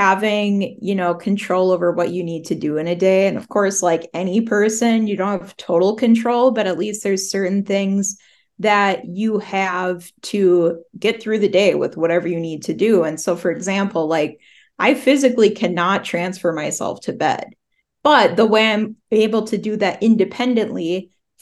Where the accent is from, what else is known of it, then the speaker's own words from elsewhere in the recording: Minnesota, United States; I'm from Minnesota.